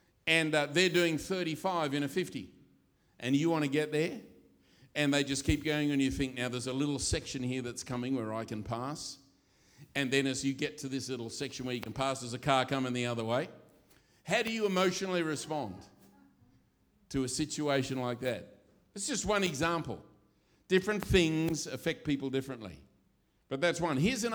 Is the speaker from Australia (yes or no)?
yes; Australia; and I'm an Australian